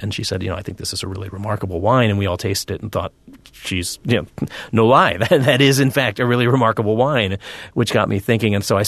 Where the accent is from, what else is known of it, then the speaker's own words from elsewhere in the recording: Texas, United States; I took a trip through Texas, you know, and I'm from Texas. So it was a kind of father, son, you know, traipsing through my home state.